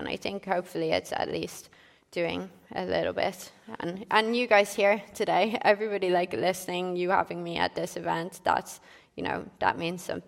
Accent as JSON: {"language": "English", "country": "Ireland", "said": "And I mean, I'm Irish, like we're still in the EU"}